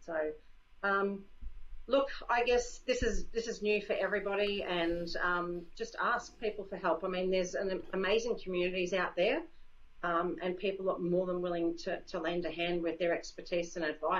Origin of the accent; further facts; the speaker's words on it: Melbourne, Victoria, Australia; I haven't done one in Melbourne, my hometown, yet